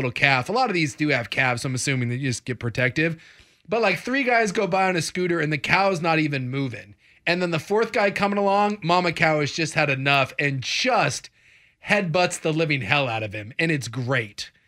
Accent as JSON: {"language": "English", "region": "Alaska", "country": "United States", "tie": "born or raised there", "said": "When I was growing up in Alaska, we spent a lot of time up in like a bunch of national parks up there."}